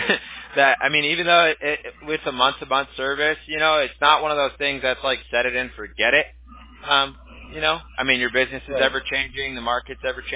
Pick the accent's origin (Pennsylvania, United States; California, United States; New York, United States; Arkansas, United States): California, United States; Huntington Beach; Yeah, we're in Orange County. I'm originally from Huntington Beach